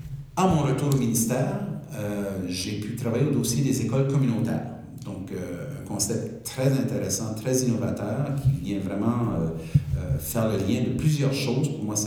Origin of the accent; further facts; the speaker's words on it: New Brunswick, Canada; j'ai enseigné aussi les sciences au secondaire au Nouveau-Brunswick. C'est là où je suis né, c'est là où j'ai grandi, j'ai travaillé.